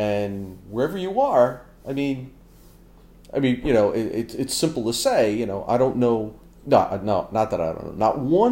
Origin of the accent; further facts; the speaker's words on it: United States; And one thing that, as an American citizen that I always loved